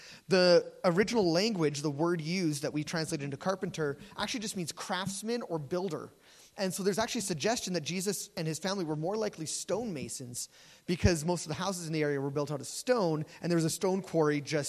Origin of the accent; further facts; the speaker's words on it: British Columbia, Canada; So when I was younger, I grew up on Vancouver Island